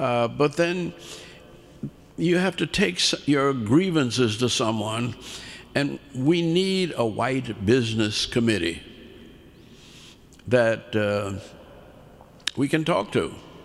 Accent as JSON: {"language": "English", "town": "New Orleans", "region": "Louisiana", "country": "United States", "said": "I said, I'm from New Orleans, and I really have spent very little time in Birmingham."}